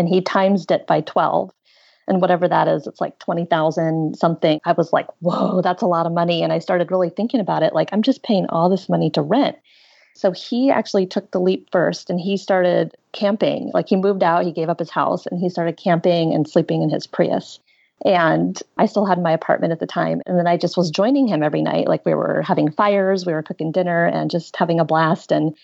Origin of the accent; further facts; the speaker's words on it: Portland, Oregon, United States; So I grew up in Portland, Oregon, and I started out as a radio news reporter, and I did that for 14 years.